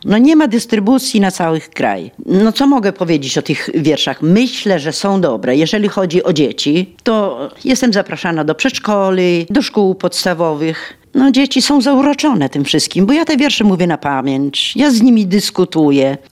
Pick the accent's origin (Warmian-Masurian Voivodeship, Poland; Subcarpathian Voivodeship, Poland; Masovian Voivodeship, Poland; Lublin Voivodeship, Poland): Lublin Voivodeship, Poland; Witulin; I żeby napisać jakiś wiersz, to ja biegnę myślami do Witulina. Tam widzę rodziców, rodzeństwo i wszystko to, co mnie otaczało.